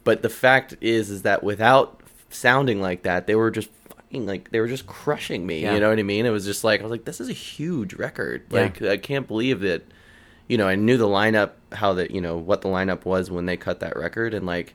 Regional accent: Austin, Texas, United States; Yeah, born and raised in Austin. I was born off, like, you know that hospital off Ben White, South, I guess it's St. David's or something. Yeah, I was born there, and my parents, like, they moved from North Carolina

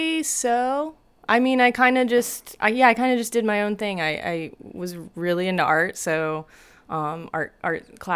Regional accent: Wichita, Kansas, United States; Wichita, Kansas.

